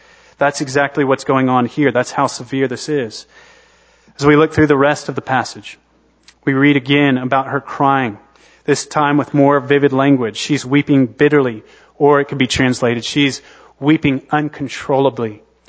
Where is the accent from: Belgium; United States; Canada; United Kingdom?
United States; telling me how, as an American, I was loud and wordy.